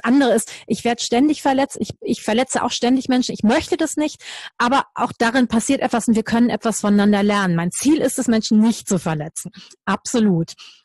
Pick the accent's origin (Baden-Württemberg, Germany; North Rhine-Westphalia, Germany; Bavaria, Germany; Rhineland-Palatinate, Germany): North Rhine-Westphalia, Germany; Düsseldorf; ich komme aus Düsseldorf